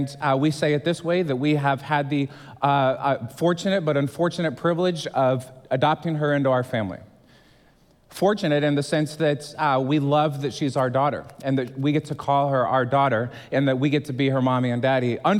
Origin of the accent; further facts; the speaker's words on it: Houston, Texas, United States; I come to you from Houston.